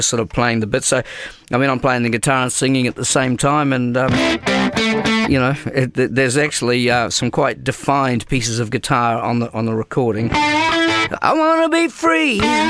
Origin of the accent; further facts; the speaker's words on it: New Zealand; I'm a New Zealander. That's where my accent is coming from here.